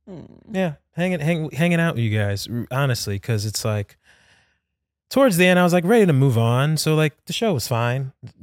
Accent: New Jersey, United States; I lived in Brooklyn. I've lived everywhere in the city. But originally, truly Jersey person.

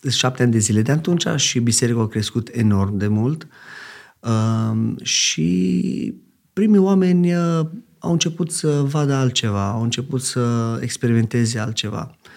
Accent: Oradea, Bihor County, Romania; also born or lived in United States; now in Orșova, Romania; Nu provin din Orșova, eu sunt deloc din Oradea.

